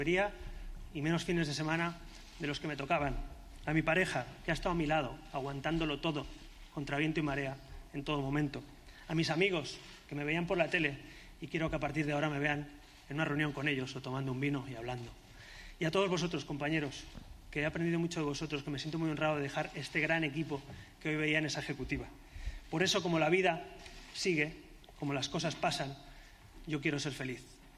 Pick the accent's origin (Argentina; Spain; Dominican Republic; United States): Spain; Catalonia; Llevo años peleando para que en mi tierra, en Cataluña, nos demos la mano, para que los catalanes y el resto de españoles rememos en la misma dirección.